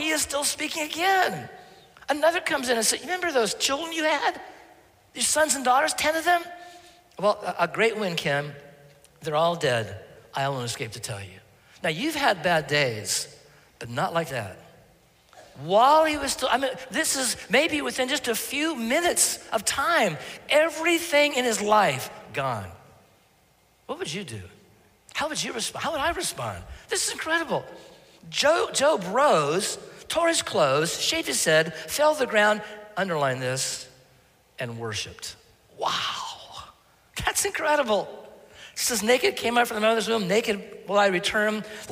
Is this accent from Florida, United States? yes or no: no; Oregon, United States; I mentioned I live in, I grew up in Oregon, first 20 years of my life. And we have actual mountains in the West.